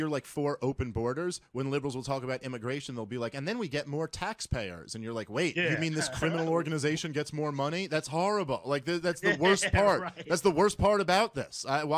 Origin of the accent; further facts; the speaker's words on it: Brooklyn, New York, United States; I grew up in Brooklyn, which is basically just considered white to be a Jewish kid